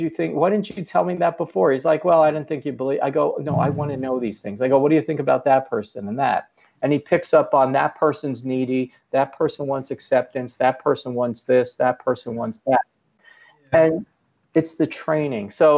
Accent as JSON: {"language": "English", "town": "Brooklyn", "region": "New York", "country": "United States", "tie": "born or raised there", "said": "I grew up in Brooklyn, New York."}